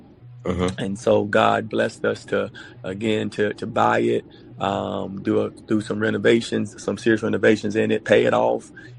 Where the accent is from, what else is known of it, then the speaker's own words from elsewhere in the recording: North Carolina, United States; And so I wasn't really too happy about going back to Alamance County, where I was fr